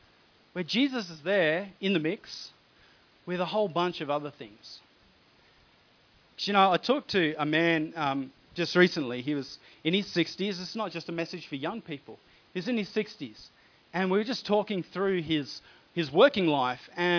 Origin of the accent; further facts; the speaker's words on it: Inverell, New South Wales, Australia; actually the town I grew up in Inverell